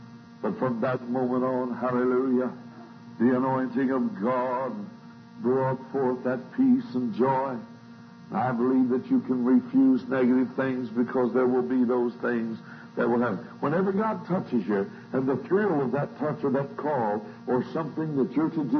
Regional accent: United States; now in California, United States; from the States. I live in California.

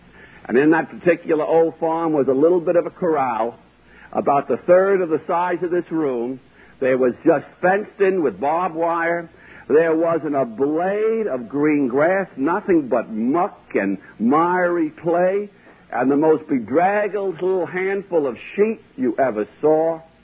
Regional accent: New York City, New York, United States; I was raised in New York City

